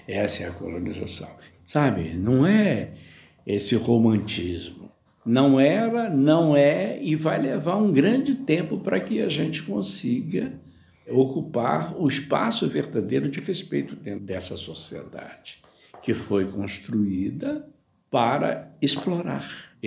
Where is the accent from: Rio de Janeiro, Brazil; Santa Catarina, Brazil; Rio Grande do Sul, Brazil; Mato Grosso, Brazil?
Rio de Janeiro, Brazil; Paraíba do Sul; da etnia Puri. Sou natural de Paraíba do Sul. Meu povo é do território Espírito Santo, São Paulo e Minas Gerais. E eu venho da região onde era o Banco de Ouro do Brasil.